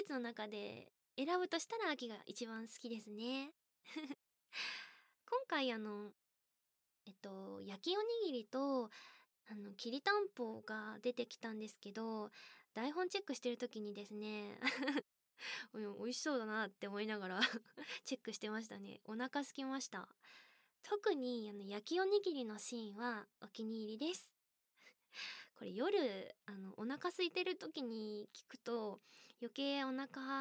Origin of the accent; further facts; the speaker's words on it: Kyushu, Japan; 私自身も九州の方出身で、わかるわかると、とっさにたまにね、方言出たりする時あるんですよ。